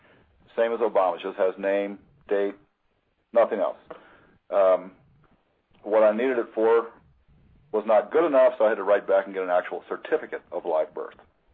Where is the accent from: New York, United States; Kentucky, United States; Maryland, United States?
Maryland, United States; Baltimore; born there; With a certification of live birth, I was born in Baltimore, Maryland.